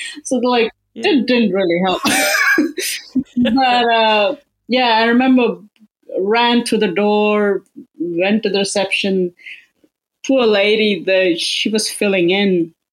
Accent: Melbourne, Victoria, Australia; I'm from Melbourne.

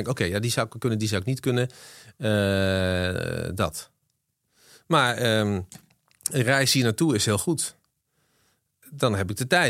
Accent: Weert, Limburg, Netherlands; Weert, dames en heren.

